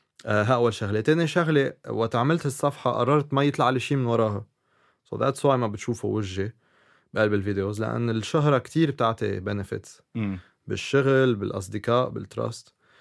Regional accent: Lebanon; بعدين بيقول لي انت من وين؟ بقول له انا من لبنان.

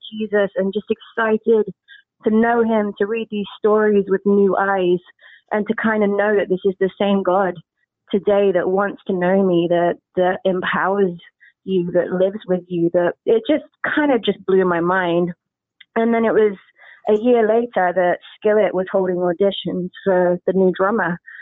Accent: Coventry, West Midlands, United Kingdom; Basically, I grew up in England, a place called Coventry. I kind of knew about Jesus. I grew up in a Church of England church, so it's kind of traditional.

